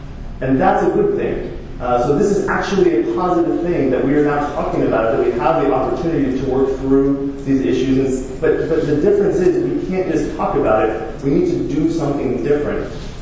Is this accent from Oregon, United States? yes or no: yes; Oregon, United States; As Anthony said … I'm from Oregon.